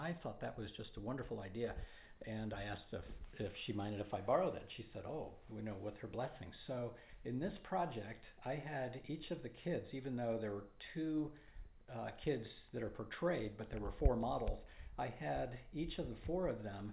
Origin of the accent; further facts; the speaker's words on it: Westerville, Ohio, United States; I'm a sculptor from Westerville, Ohio.